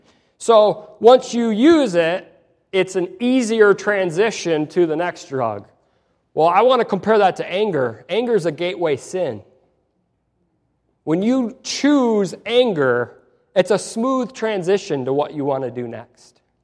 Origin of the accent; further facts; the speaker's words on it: Michigan, United States; I'm from Michigan. In Michigan, the left lane is the fast lane.